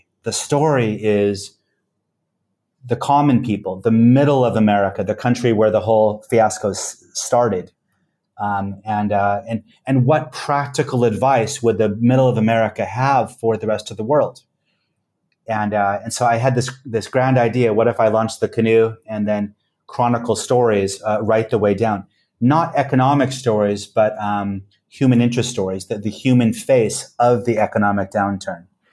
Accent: West Coast, United States; But I come from the West Coast, and I talked to some friends

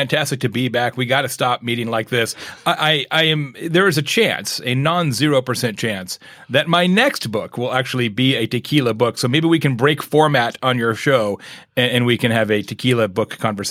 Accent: Arizona, United States; growing up in Arizona, I spent the first 40 years of my life there, and going to school really at the border, Mexico is only 40-some miles from campus

